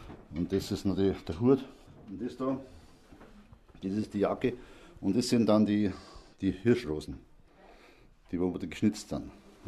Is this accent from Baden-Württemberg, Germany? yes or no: no; Aschau im Chiemgau, Bavaria, Germany; und bin aus Ascha im Chiemgau gekommen.